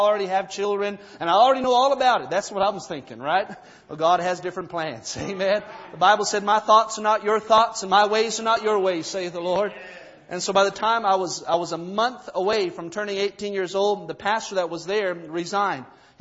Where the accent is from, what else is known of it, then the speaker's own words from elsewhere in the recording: San Carlos Apache Reservation, Arizona, United States; As Brother Donnie said, I'm from the San Carlos Apache Reservation out in Arizona.